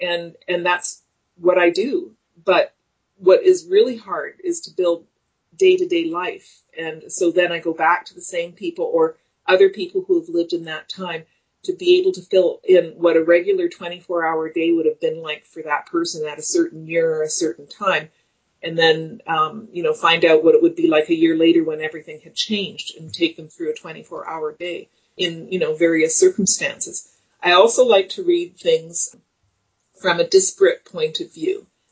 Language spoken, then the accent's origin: English; Canada; born there; Now, I am ethnically Ukrainian. I was born in Canada. My father was born in Canada. His father came to Canada in 1912.